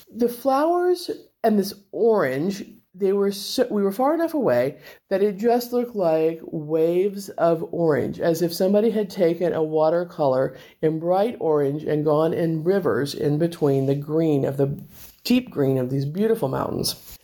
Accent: Midwest, United States; being a farmer, being a Midwesterner, being in the East Coast

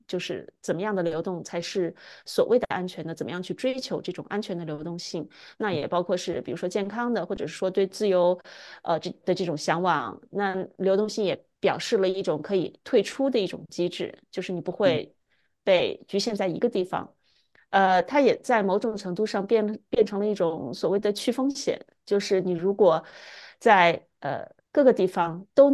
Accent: Wuhan, Hubei, China; 因为我本身是武汉人，所以我其实，在疫情刚刚一开始的时候，就当时就非常的关注

